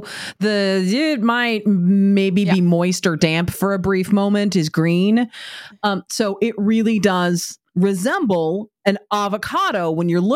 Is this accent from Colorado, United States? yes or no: no; Oklahoma, United States; I will say, so I've lived in Oklahoma my entire life.